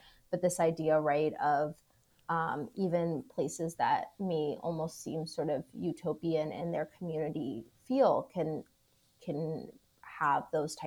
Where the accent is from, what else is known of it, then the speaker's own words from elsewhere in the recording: Wyoming, Ohio, United States; also born or lived in Clifton, Cincinnati; And I was born in Clifton, but I did not grow up there. I spent most until eighth grade, I lived in a small town that is actually separate from Cincinnati, but basically in Cincinnati. It's almost like a suburb. It's called Wyoming, Ohio.